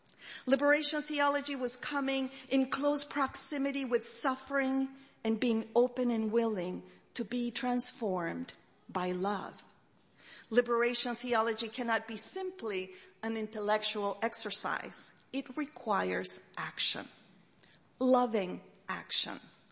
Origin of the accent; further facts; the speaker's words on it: Chile; I grew up in the Catholic Church in a small town in Chile, a church which was part of a theological revolution, liberation theology.